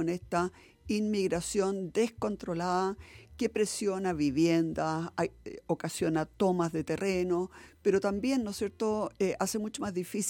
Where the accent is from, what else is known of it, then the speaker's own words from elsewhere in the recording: Chile; No tanta pelea chica, porque eso no nos lleva a ningún lado como chilenos, ¿no? Como país.